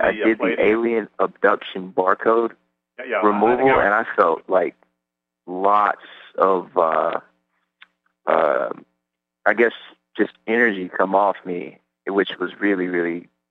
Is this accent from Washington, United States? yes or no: yes; Seattle, Washington, United States